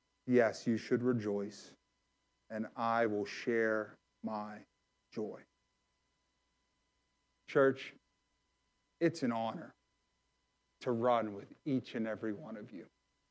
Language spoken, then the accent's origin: English; McKeesport, Pennsylvania, United States; I wanted a certain instrumental to be played right now because I am from McKeesport.